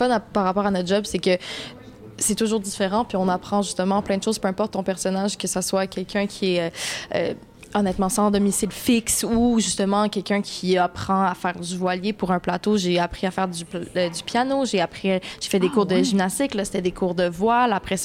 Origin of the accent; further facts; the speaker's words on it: Montreal, Quebec, Canada; Mais moi, je dis baleine, je viens de Montréal.